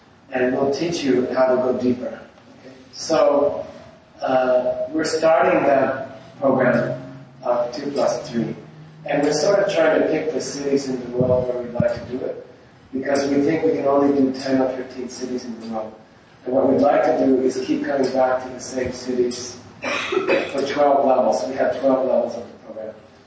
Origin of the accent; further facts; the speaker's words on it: Santa Monica, California, United States; born there; I like LA. I was born in Santa Monica, and I like it.